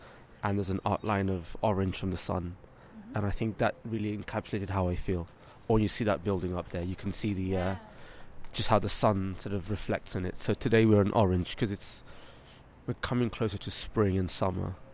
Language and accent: English; London, United Kingdom; I'm from London.